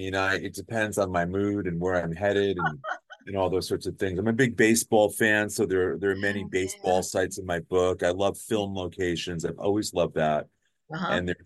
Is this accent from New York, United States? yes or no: yes; New York City, New York, United States; I'm from New York originally, so I get what good pizza is